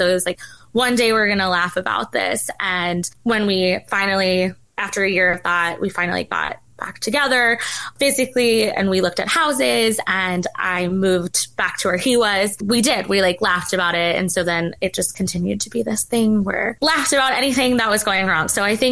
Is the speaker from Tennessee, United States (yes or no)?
no; New York City, New York, United States; I said I was from New York City, but this was down south.